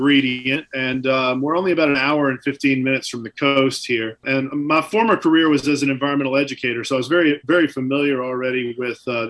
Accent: Deep South, United States; I grew up in the Deep South. I cooked for a living for a long time.

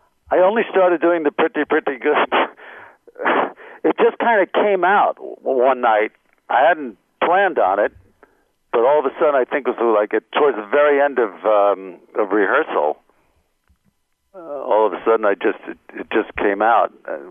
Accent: New York, United States; Yeah, I'm a New Yorker in a nicer climate.

